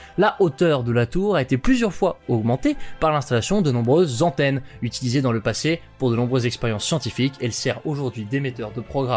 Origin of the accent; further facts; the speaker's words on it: Normandy, France; born there; je parle ici d'un monument de ma région natale, à savoir la Normandie